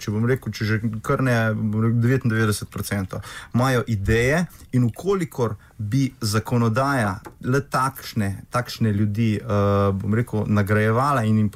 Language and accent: Slovenian; Zasavje, Slovenia; jaz prihajam iz Zasavja. Zasavja je bila, bom rekel, ko je mrzgdo še, mislim, mi smo bili center industrije v Sloveniji, 200 let.